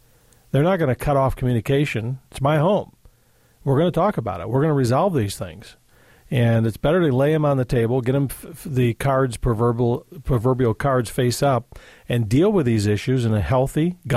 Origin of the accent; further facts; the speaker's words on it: Jackson, Michigan, United States; from Jackson, Michigan, my hometown, our hometown, thank you.